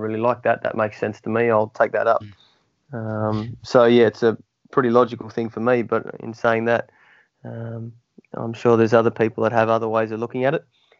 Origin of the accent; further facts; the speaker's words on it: Sydney, New South Wales, Australia; now in Newcastle, Australia; I grew up in Sydney, studied at Macquarie University.